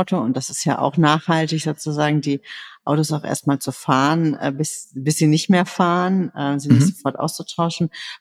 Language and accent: German; Berlin, Germany; Ja, ich bin 43 Jahre alt, ich bin Berlinerin, Berliner Abgeordnete.